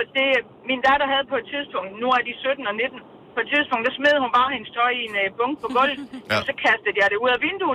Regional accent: Herrested, Region of Southern Denmark, Denmark

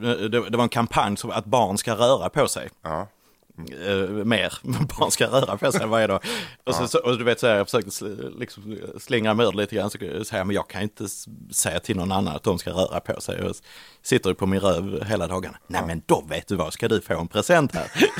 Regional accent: Eslöv, Skåne, Sweden; Jag föddes i Eslöv, uppvuxen i Eslöv. I en villa, en sån här mexitegelvilla. Vanligt område. Två yngre syskon, en lillebror och en lillasyster.

